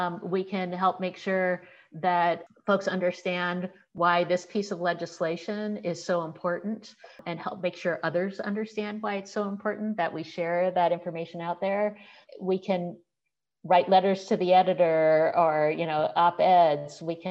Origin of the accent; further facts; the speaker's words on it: Selma, Alabama, United States; born there; But I was born in Selma, Alabama.